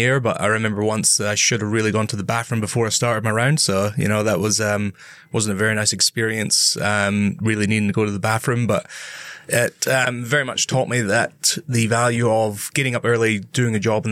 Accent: Wick, Scotland, United Kingdom; So I'm originally from the very North Highlands of Scotland. So a town called Wick

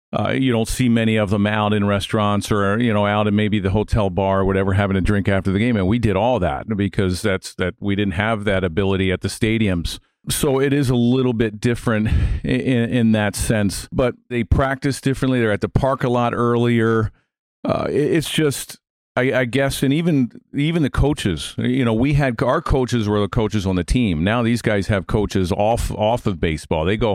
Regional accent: Baltimore, Maryland, United States; I grew up in Baltimore, so I was a big Oriole fan, and I knew the history of the game.

